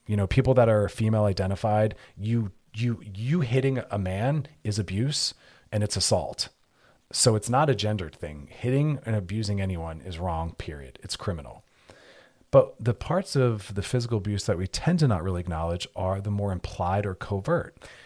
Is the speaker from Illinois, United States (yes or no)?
no; Philadelphia, Pennsylvania, United States; accent: Philly; You can hear my Philly accent in there.